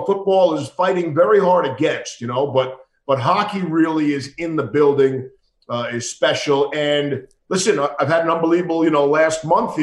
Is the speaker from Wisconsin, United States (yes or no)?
no; New York, United States; But growing up in New York, the guy we all wanted to be, a kid who couldn't play, wanted to announce, and wanted the professional idol is Marv Albert, for sure.